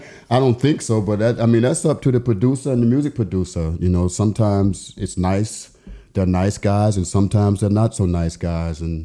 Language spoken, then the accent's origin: English; Chapel Hill, North Carolina, United States; now in Berlin, Germany; I come from Chapel Hill, North Carolina. I came here. Well, I came to Germany. I was in Karlsruhe in the army. And I came here because I got married and two children and making music.